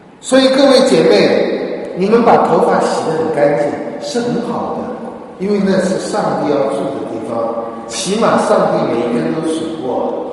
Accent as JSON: {"language": "Chinese", "country": "China", "said": "因为我们中国人实在太注重吃了，现在还是注重吃"}